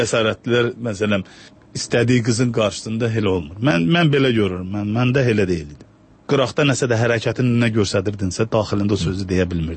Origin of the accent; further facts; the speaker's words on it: Ganja, Azerbaijan; Sözsüz, mən fəxr eləyirəm birincisi Azərbaycanlıyam, ikincisi də fəxr eləyirəm ki, mən Gəncəliyəm. Çünki Gəncə Azərbaycanın ikinci böyük şəhəridir